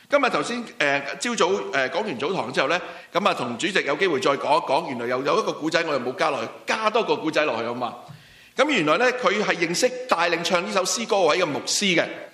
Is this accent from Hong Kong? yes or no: yes; Hong Kong; 作为一个在香港土生土长的人